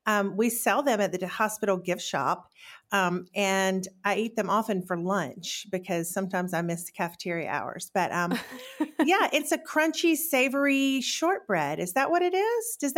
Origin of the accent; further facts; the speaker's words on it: Decatur, Alabama, United States; also born or lived in Washington, D.C. / Atlanta; I was born and raised in Decatur, Alabama, graduated from Decatur High School, and then I went on to the University of Alabama.